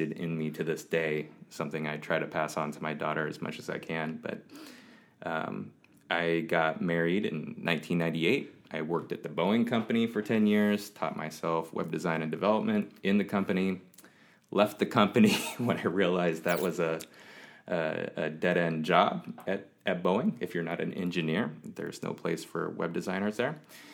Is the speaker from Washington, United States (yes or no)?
yes; Black Diamond, Washington, United States; I was born and raised in Black Diamond, Washington, which is out in the country, way south of Seattle. I grew up on 5 acres with my two older brothers.